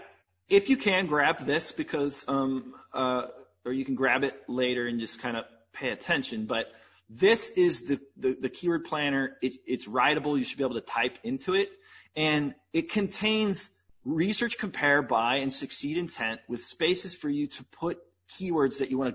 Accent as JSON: {"language": "English", "town": "St. Louis", "region": "Missouri", "country": "United States", "tie": "born or raised there", "said": "everywhere from St. Louis right here in my hometown to Kenya"}